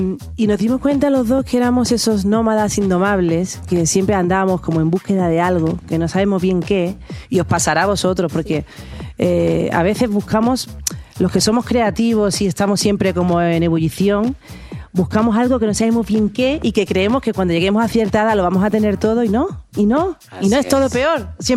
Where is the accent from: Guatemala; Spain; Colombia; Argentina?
Spain; Málaga, Andalusia; now in Madrid, Spain; Soy de Málaga, del sur de España, pero vivo en Madrid.